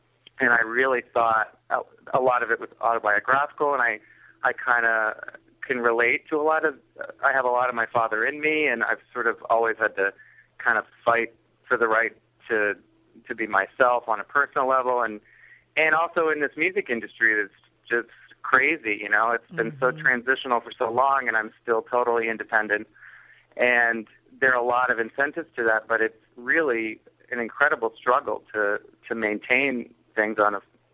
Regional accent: Burlington, Vermont, United States; Well, I'm from Burlington, Vermont, way up north.

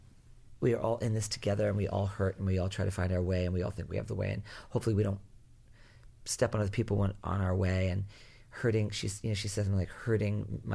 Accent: Rhode Island, United States; I'm a boy from Rhode Island.

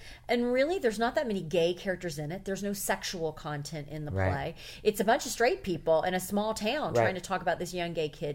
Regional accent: the South, United States; I mean, I'm a Southerner, so it's not lost on me.

